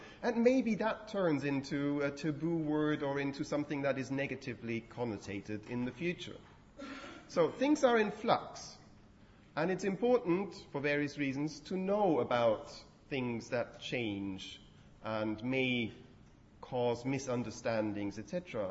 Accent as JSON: {"language": "English", "country": "Switzerland", "tie": "born or raised there", "lives_now": "Germany", "said": "I grew up in Switzerland, so I'm still working out. This is the first time I live in Germany."}